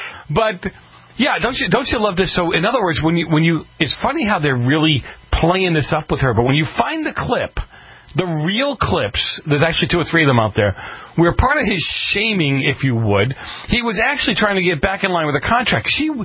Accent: Boston, Massachusetts, United States; Well, I've always said, you know, growing up in Boston the way I did and the people I grew up around

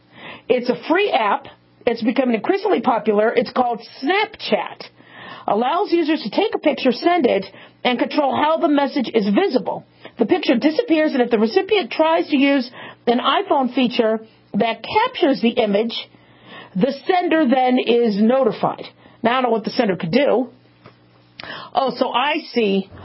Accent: Phoenix, Arizona, United States; also born or lived in California / Las Vegas; I mean, I live in Las Vegas, right? And so I grew up, I grew up in Phoenix. I was born in California, grew up in Phoenix and Vegas.

